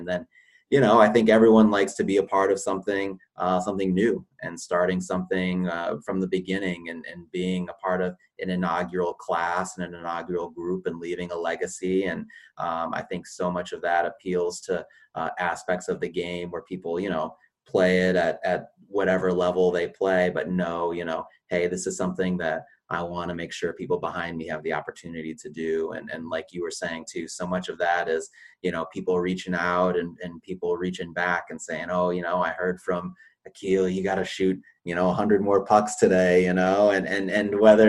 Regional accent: Minnesota, United States; I mean, we were growing up in Minnesota, obviously, and it's another kind of hockey crazy market.

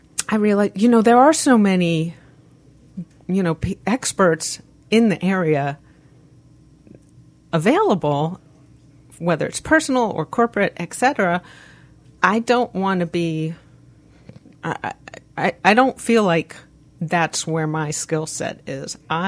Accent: Maryland, United States; I was born and raised in Maryland, and I lived the majority of my life up there. And between D.C. and Baltimore.

